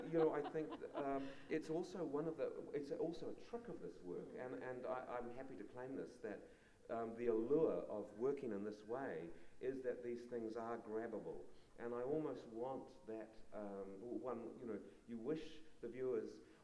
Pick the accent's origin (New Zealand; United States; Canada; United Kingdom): New Zealand; growing up in New Zealand, you know, we have the beautiful offset printed books